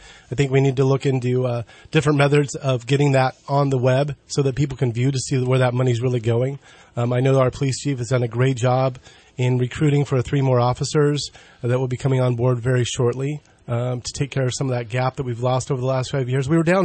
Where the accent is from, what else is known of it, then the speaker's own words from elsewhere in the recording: Oregon, United States; born there; Well, I was born in Oregon and served in the United States Marine Corps